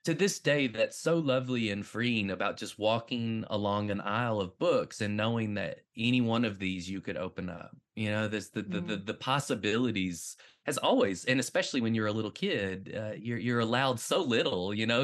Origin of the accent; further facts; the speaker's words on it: Winchester, Tennessee, United States; So I grew up in Winchester, Tennessee, and I don't want to make it seem like it's the middle of nowhere.